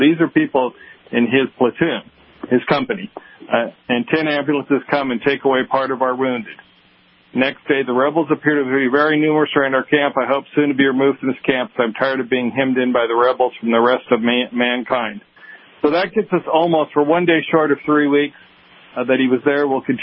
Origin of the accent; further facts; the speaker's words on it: California, United States; I grew up in California. My relatives were more concentrated in Oklahoma and Texas, places in Kansas.